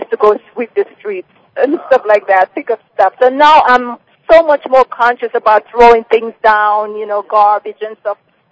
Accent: Jamaica; I am originally from Jamaica, West Indies.

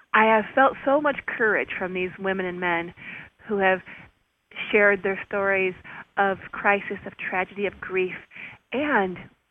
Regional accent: Chicago, Illinois, United States; I'm from Chicago.

